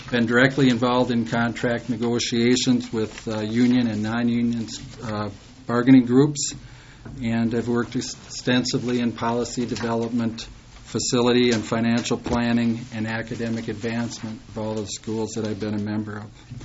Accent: Cottonwood, Minnesota, United States; as my family was very active in 4-H, growing up in Cottonwood, Minnesota, in Lyon County, near Marshall.

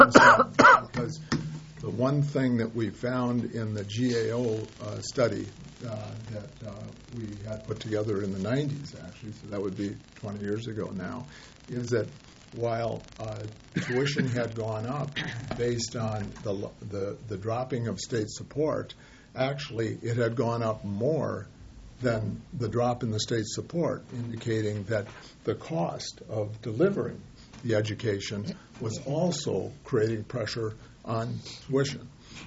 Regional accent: Minnesota, United States; it's exciting to see some of the things that are happening in greater Minnesota. Even in my hometown, there's a proposal now to provide multi-use for the old state hospital facility.

